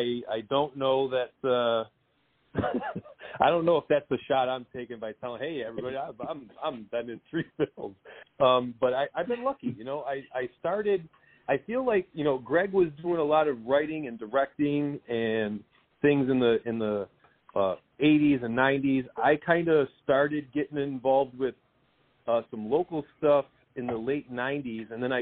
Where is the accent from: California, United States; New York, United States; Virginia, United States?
New York, United States; where are you from? Western New York.